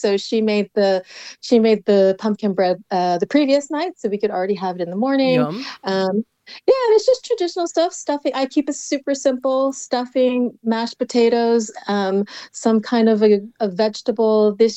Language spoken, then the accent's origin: English; Hawaii, United States; now in Enniscorthy, Ireland; I'm originally from Hawaii. And living in Ireland